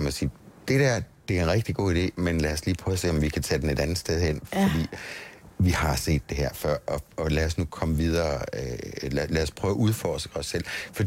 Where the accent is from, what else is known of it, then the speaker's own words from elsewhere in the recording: Aarhus, Central Denmark Region, Denmark; Ja, jeg er født og opvokset i Aarhus.